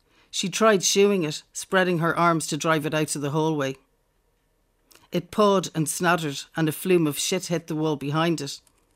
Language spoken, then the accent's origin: English; Northern Ireland, United Kingdom